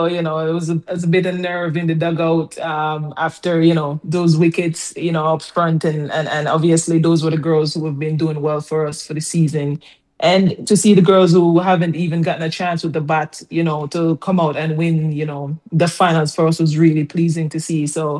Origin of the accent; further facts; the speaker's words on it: Jamaica; I mean, as you said, I'm Jamaican. I'm from Jamaica.